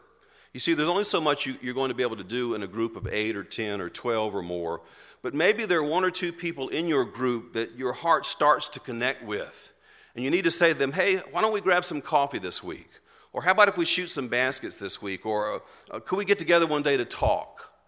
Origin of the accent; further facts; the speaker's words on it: North Carolina, United States; we found out that we had some other things in common, like growing up in Guilford County.